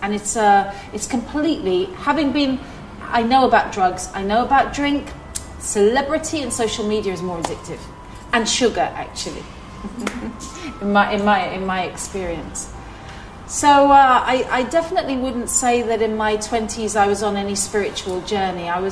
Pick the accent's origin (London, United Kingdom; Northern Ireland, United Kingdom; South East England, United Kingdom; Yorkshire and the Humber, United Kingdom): London, United Kingdom; born there; I've been Muslim since 2010. I wasn't born Muslim, guess what? I was born in London to parents who had lost their faith.